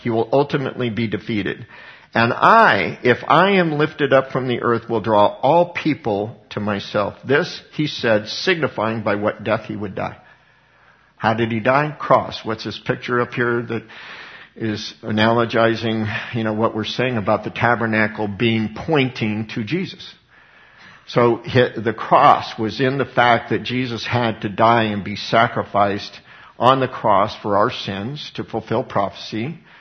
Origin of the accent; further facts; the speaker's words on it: Colorado, United States; He was living in my hometown in Colorado.